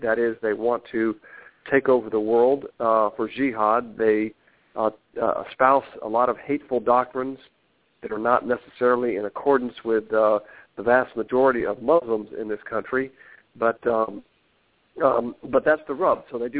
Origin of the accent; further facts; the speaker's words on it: Alabama, United States; I'm from Alabama originally, so always good to be in a fellow southern state, red state